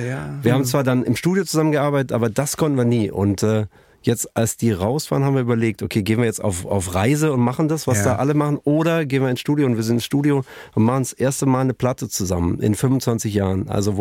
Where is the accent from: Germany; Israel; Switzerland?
Germany; Stuttgart, Baden-Württemberg; Ich bin Stuttgarter, ja.